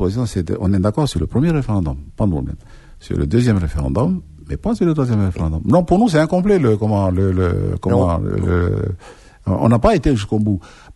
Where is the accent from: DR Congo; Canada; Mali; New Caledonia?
New Caledonia; quand je vois tout ce qui se passe là, ici, chez nous, en Nouvelle-Calédonie